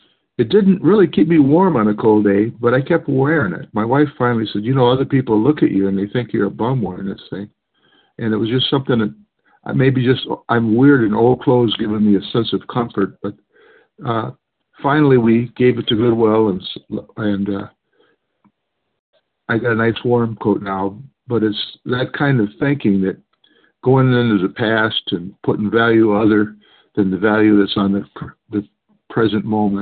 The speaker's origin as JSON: {"language": "English", "town": "Swartz Creek", "region": "Michigan", "country": "United States", "said": "I'm from Swartz Creek, Michigan, which is a suburb of Flint."}